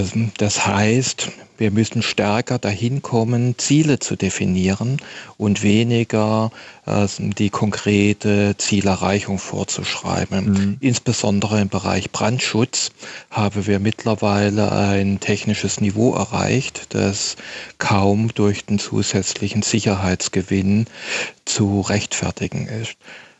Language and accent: German; Konstanz, Baden-Württemberg, Germany; aus Baden-Württemberg, in meiner Heimatstadt Konstanz